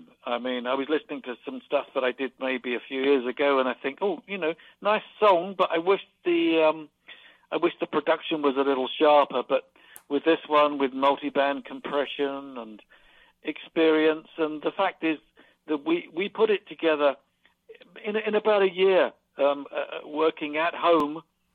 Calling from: London, United Kingdom; I'm calling from London, England, the old country.

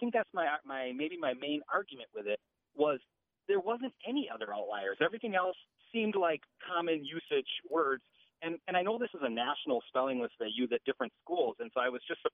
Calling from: De Pere, Wisconsin, United States; I'm calling from De Pere, Wisconsin.

